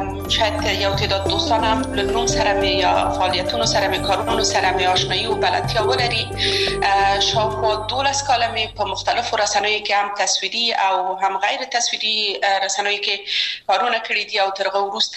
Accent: Kabul, Afghanistan; زه اصلا د میدان وردګو ولایت یم او په کابل کې بیا زیږیدلی یم په کابل کې زیږیدلی یم په کابل کې لوی اسوم په کابل کې می درسونه وویل او ټول کارونه فعالیتونه می په کابل کې و

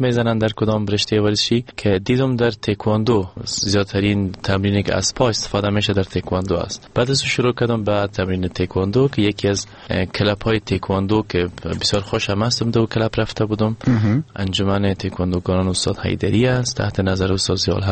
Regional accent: Afghanistan; من یک افغان هستم

